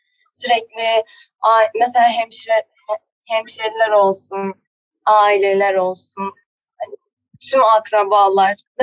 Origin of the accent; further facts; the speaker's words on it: Kastamonu, Turkey; mesela ben Kastamonu'luyum.